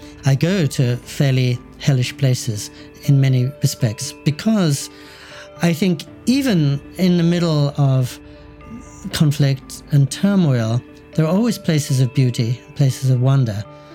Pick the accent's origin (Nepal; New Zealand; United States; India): India; I'm Indian by birth and 100% Hindu by birth